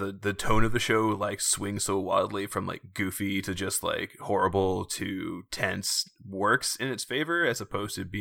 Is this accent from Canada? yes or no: yes; Canada; I think, as a Canadian, I think that was very resonant.